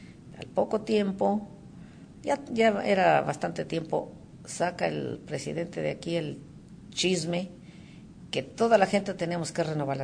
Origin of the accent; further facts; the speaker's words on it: Jerez, Zacatecas, Mexico; vine yo de Jerez a Ciudad Juárez, y ahí me daban también la ciudadanía.